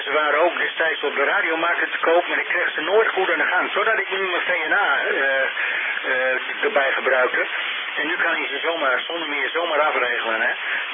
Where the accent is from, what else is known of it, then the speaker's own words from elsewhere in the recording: Netherlands; we zijn wel Nederlanders natuurlijk, hè.